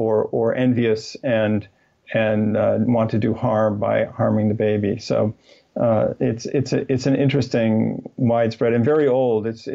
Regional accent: Midwest, United States; I was actually not as familiar with growing up in the Middle West of the United States as other people in the world were.

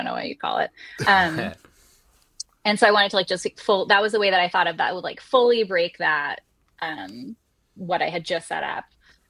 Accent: California, United States; I'm from the Bay Area in California

